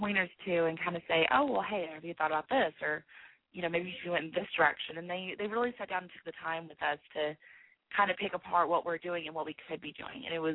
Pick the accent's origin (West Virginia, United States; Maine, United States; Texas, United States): Texas, United States; It showcases that I'm from Texas and strong.